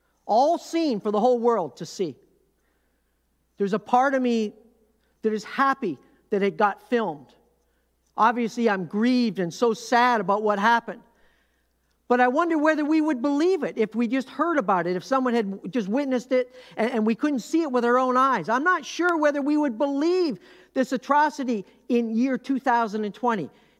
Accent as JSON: {"language": "English", "country": "Canada", "said": "As a Canadian, where I lived"}